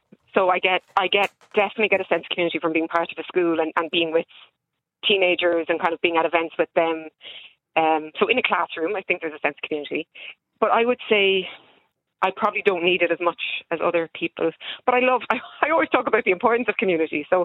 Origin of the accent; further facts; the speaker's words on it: Ireland; Being Irish, it's much easier if you're interested in sport.